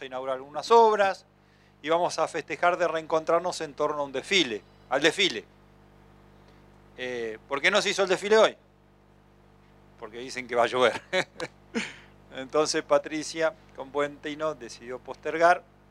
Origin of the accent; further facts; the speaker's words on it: Neuquén, Argentina; recordaba allí en Neuquén, yo soy de Neuquén, decíamos la barda, el alto y el bajo.